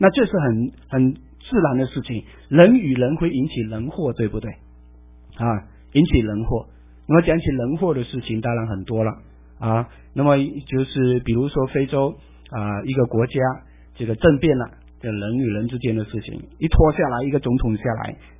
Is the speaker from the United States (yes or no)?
yes; United States; 他的 Wesley 跟我们美国人认识的这个 Wesley 不大一样